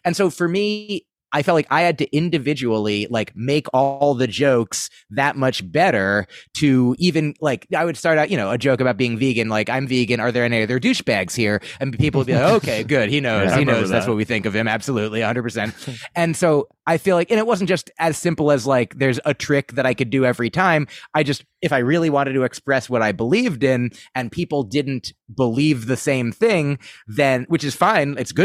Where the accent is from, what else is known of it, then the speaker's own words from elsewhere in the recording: New Jersey, United States; I grew up in New Jersey. I just went up there for school.